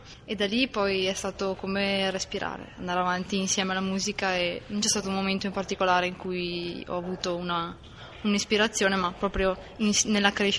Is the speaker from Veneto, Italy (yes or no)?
yes; Verona, Veneto, Italy; Da Verona, città.